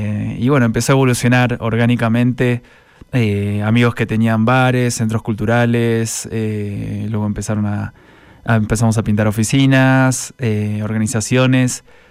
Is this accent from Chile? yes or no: no; Buenos Aires, Argentina; Yo soy de Buenos Aires y ahí, bueno, no, nunca nieva